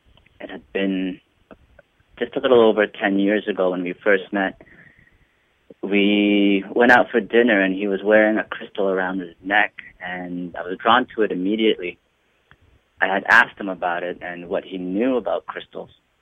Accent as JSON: {"language": "English", "country": "Philippines", "said": "I'm from the Philippines originally."}